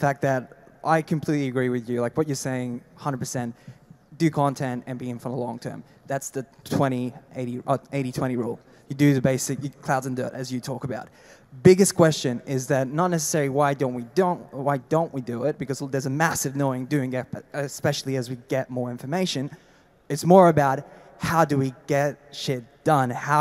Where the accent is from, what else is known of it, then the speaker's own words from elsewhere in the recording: Brisbane, Queensland, Australia; from Brisbane